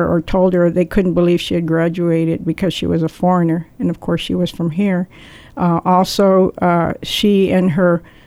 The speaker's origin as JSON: {"language": "English", "town": "Cuero", "region": "Texas", "country": "United States", "lives_now": "New Mexico, United States", "said": "I sure am. I'm from Cuero, Texas, home of the Fighting Gobblers. also, I consider Austin, San Antonio, and Houston also to be part home."}